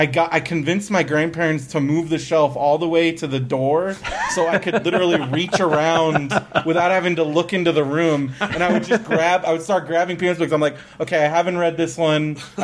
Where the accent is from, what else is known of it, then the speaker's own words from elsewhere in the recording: California, United States; I grew up in California, so basements to me were like fascinating.